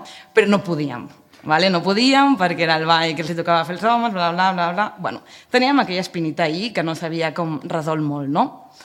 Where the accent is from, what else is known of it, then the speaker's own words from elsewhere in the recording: Torrelles de Llobregat, Catalonia, Spain; Galop de Panderetes és una dansa de l'esbar del meu poble, de Torrelles de Llobregat, que havíem ballat des de peques.